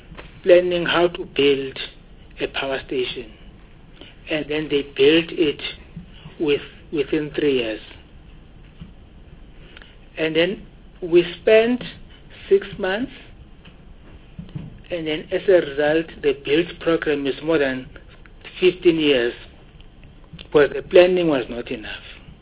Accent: Watville, Gauteng, South Africa; when I grew up in Watville, it was in the 90s

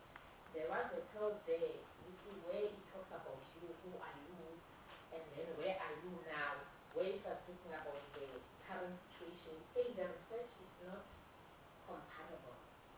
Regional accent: Maputo, Maputo City, Mozambique; because I come from Maputo

